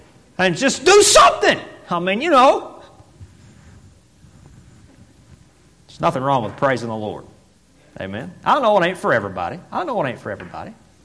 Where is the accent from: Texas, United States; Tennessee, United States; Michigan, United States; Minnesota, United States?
Tennessee, United States; Seymour; I grew up in First Baptist Church of Seymour, Tennessee.